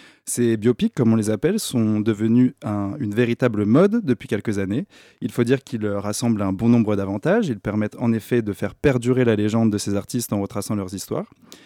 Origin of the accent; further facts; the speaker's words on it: Versailles, Île-de-France, France; n'oubliez pas que je viens de Versailles.